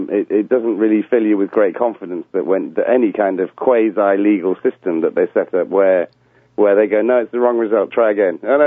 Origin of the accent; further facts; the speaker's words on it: United Kingdom; as somebody British, you know, I'm not immune to the president snatching me if he feels like it.